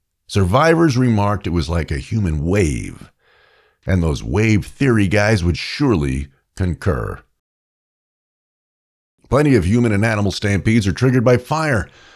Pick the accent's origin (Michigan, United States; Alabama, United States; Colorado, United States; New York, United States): New York, United States; As a kid growing up in New York, I was sometimes invited to join friends in Times Square for the annual New Year's Eve shit show.